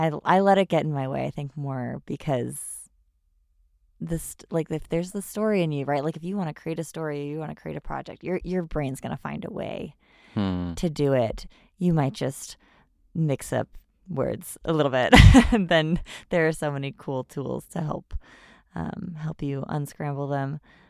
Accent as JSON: {"language": "English", "region": "California", "country": "United States", "tie": "born or raised there", "said": "I'm born and raised near San Francisco, and we drove down to San Diego."}